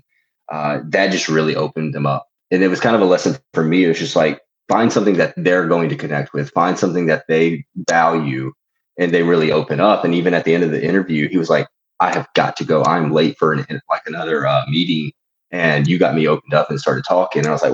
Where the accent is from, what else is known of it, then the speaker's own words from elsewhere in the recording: Mississippi, United States; So I grew up in Mississippi, so it was only fitting that my first concert was